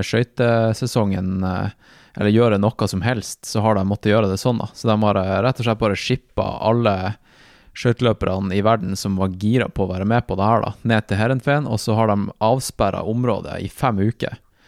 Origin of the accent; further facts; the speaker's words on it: Northern Norway, Norway; Så selv om jeg er fra Nord-Norge, så har vi en hytte på Hvaler, og det er fordi at foreldrene mine er fra Oslo.